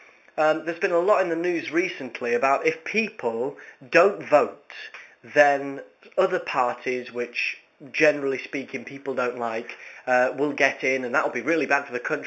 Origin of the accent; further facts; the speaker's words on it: United Kingdom; It seems really quite strange, but actually, as a British person, I feel quite empowered to do that.